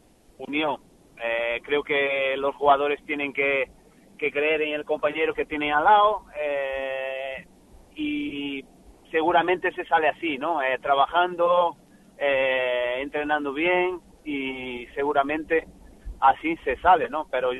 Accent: Porto, Norte, Portugal; Spanish is a second language; Soy de Oporto, ¿no? Vivo cerca de Oporto y quería estar más cerca de casa ya.

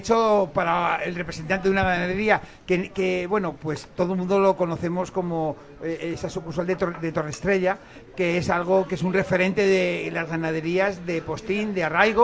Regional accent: Colmenar Viejo, Community of Madrid, Spain; born there; yo soy de Málaga de corazón, pero soy de Colmenar Viejo de nacimiento

